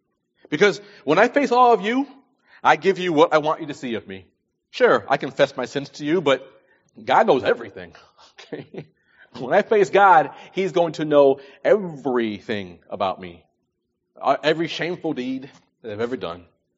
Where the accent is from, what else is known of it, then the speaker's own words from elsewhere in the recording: New York, United States; now in California, United States; I recall when I first came to this state, understand, I'm from New York. We have vast snowstorms.